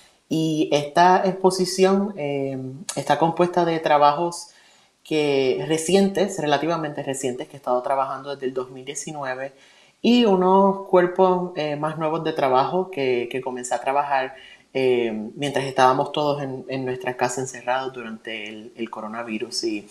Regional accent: Puerto Rico; mi identidad como puertorriqueño

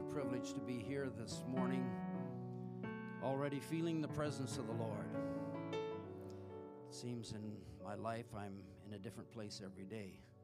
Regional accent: India; moved away as an adult; also born or lived in Canada; I was born and raised in India. My parents went as missionaries in 1949, and I spent most of my first 18 years there.

